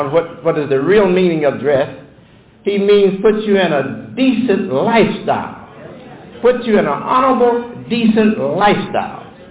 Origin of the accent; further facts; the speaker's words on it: Detroit, Michigan, United States; So, I was born in Detroit, and Detroit is my home.